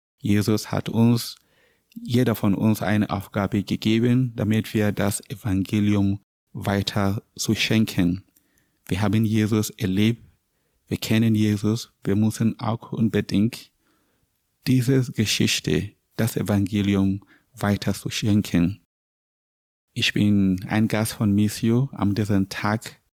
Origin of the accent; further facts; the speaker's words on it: Nigeria; German is a second language; Ich bin Priester, ich komme aus Nigeria.